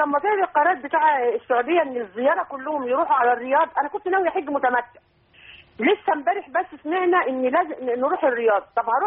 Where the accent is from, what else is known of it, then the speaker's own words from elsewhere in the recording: Egypt; انا مصريه بس جيت عند بنتي في الامارات